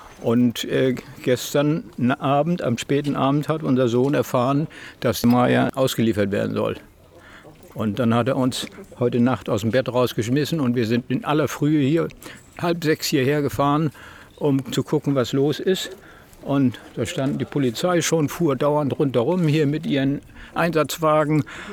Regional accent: Jena, Thuringia, Germany; Ja, hallo, ich bin aus Jena.

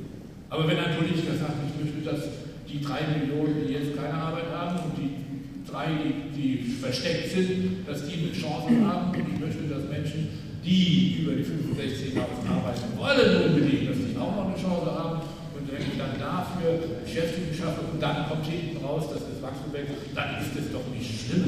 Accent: Upper Rhine, Germany; Ich komme aus dem Oberrheingebiet

